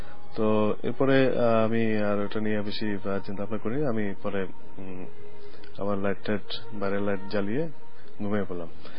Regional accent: Mymensingh, Mymensingh Division, Bangladesh; আমি এর আগে 5 বছর আগে আমি যেখানে থাকতাম ময়মনসিং আমার জন্মস্থান

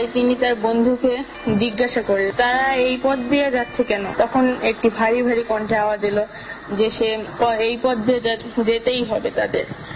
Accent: Pabna, Rajshahi Division, Bangladesh; আমার বাড়ি পাবনা শহরে।

